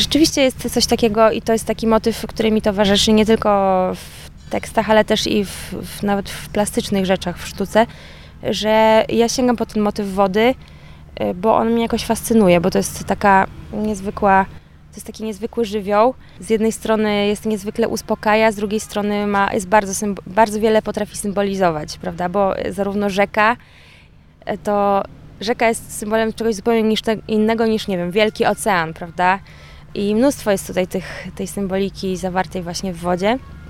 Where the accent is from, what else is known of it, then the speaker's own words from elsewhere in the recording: Warsaw, Masovian Voivodeship, Poland; Warszawa to jest moje miasto rodzinne, ja jestem warszawianką